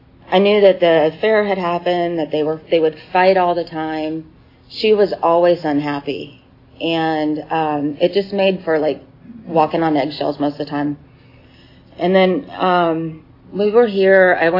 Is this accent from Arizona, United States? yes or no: yes; Arizona, United States; I'm from Arizona, and, I was raised there most of the time.